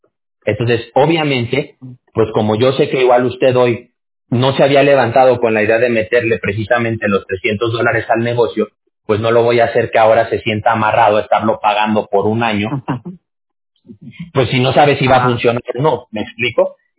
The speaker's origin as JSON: {"language": "Spanish", "region": "Aguascalientes", "country": "Mexico", "said": "Yo soy de México también, yo nací en México. Nada más que yo soy de un estado que se llama Aguascalientes."}